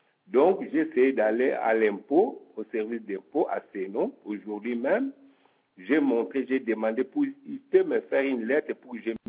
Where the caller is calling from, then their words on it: Florac, Occitanie, France; à Florac.